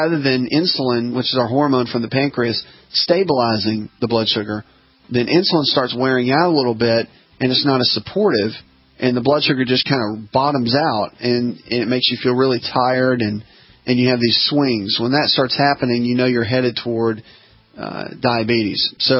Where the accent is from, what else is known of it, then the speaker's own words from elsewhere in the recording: the South, United States; I mean, I've been bit by ticks many times growing up in the South when I was little.